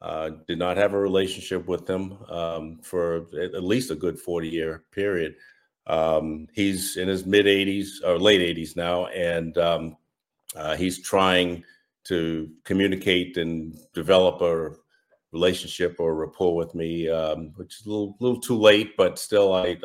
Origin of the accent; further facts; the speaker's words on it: Massachusetts, United States; I'm from Massachusetts, if you can't tell from my accent, and born and raised, grew up in a nice lower middle class neighborhood.